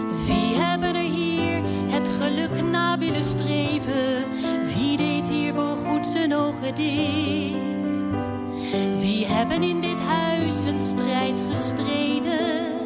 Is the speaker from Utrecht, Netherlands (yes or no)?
yes; Harmelen, Utrecht, Netherlands; born there; Ik ben geboren in Harmelen, maar ik woon nu in Utrecht.